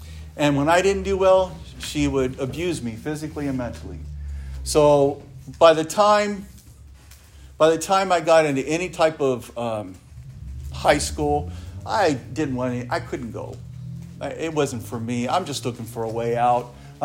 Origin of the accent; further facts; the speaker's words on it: Guadalupe, California, United States; I grew up in Guadalupe, California.